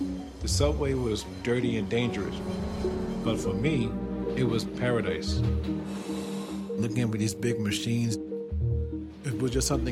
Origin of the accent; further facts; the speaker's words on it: Brooklyn, New York, United States; born there; I was born in Brooklyn.